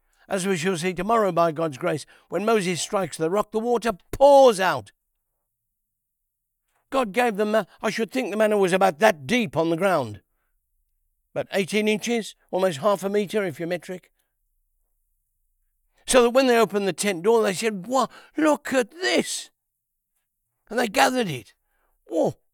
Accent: Worcester, West Midlands, United Kingdom; Jesus came from heaven, just as sure as I come from Worcester, where my dad lived.

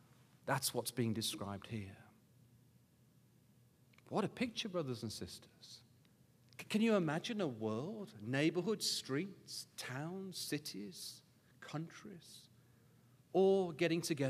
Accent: England, United Kingdom

